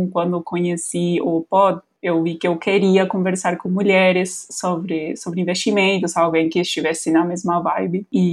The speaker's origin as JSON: {"language": "Portuguese", "country": "Argentina", "second_language": "Portuguese", "lives_now": "Brazil", "said": "eu sou argentina, eu tenho um sotaque diferente, mas eu sou mineira de coração. Eu sou professora de espanhol e nômade digital e eu moro aqui no Brasil há 7 anos."}